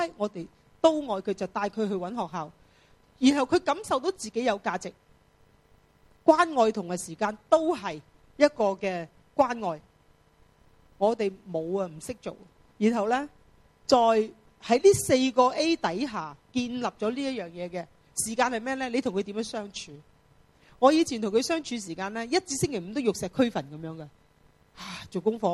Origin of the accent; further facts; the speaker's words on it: China; 我哋中国人仲好论尽嘅